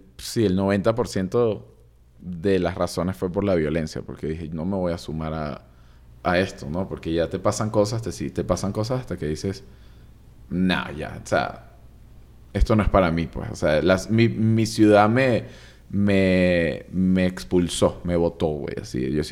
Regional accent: Caracas, Capital District, Venezuela; yo crecí en Caracas. Estoy en pleno... trópico. O sea, literal había una montaña y el Mar Caribe.

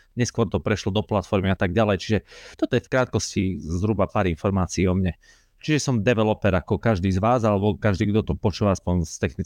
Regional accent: Banská Bystrica, Banská Bystrica Region, Slovakia; som z Banskej Bystrice a kodujem už veľmi dlho

